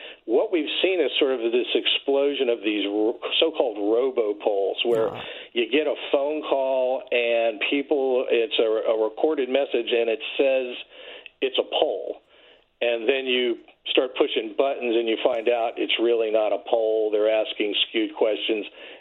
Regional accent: Florida, United States; And I'm from Florida. I live in Florida

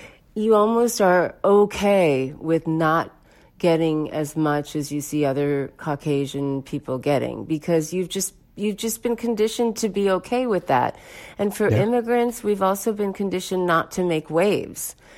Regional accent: India; I came from India.

